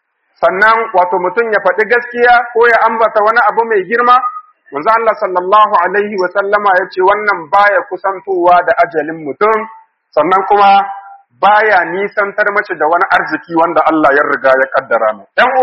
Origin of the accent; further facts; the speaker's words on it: Niger; اللهم اجعل بلادنا النيجر آمنا مطمئنا